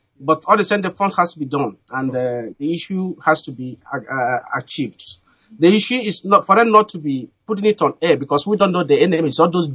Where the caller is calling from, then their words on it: Moscow, Russia; I'm calling from Moscow, the coordinator of Moscow, Russia.